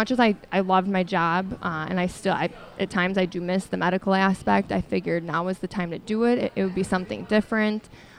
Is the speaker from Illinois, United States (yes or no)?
yes; Orland Park, Illinois, United States; now in Chicago, United States; So I'm originally from Orland Park, but I'm currently living in the Beverly neighborhood, just right off of Western.